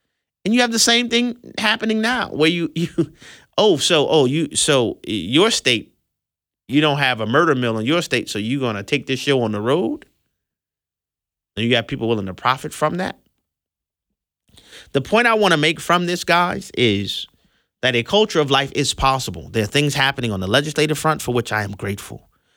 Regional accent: New Orleans, Louisiana, United States; I'm on a board for a youth organization in my hometown in the greater New Orleans area.

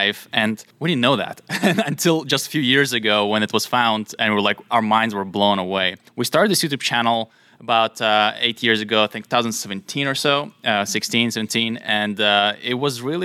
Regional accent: Israel; even though we grew up in Israel, it's the first time in our lives that we are actually at that valley

